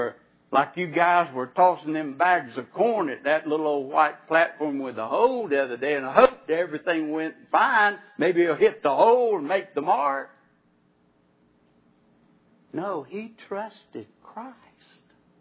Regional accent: North Carolina, United States; I'm from Eastern North Carolina. Most of you know that. I'm just a country preacher.

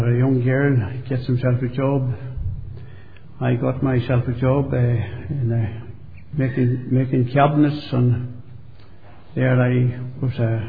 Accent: Newtownhamilton, Northern Ireland, United Kingdom; born there; I was born up there in Newton Hamilton, the townland of Tullyvallen. I was there about 3.5 miles or thereabouts from the South Armagh border. And it was there that I was born into a home of 3 girls and 4 girls. and three boys and myself

